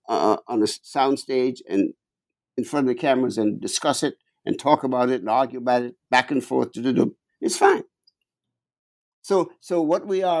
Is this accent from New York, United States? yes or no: yes; New York, United States; I'm a New Yorker, right?